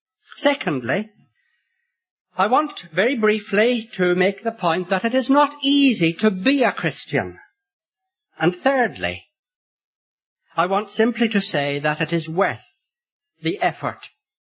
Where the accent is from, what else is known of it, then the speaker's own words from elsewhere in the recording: Belfast, Northern Ireland, United Kingdom; moved away as an adult; also born or lived in Ethiopia / England; Yes, Northern Ireland is my home. I was born in Belfast, and at the age of 24, I went to Africa. Served the Lord there for some 17 years as a missionary in Ethiopia. Now I live again in Ireland